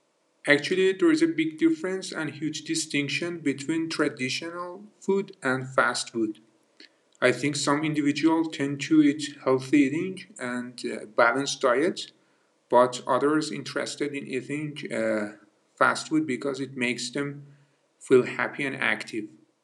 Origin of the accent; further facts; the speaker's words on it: Nakhchivan Autonomous Republic, Azerbaijan; English is a second language; You know, my hometown is well known as a historical place. The first thing I should mention is that the Nakhchivan Square has lots of shops which offer local crafts.